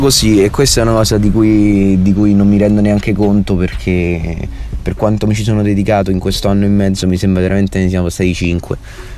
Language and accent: Italian; Rome, Lazio, Italy; Ho 22 anni e vengo da Roma.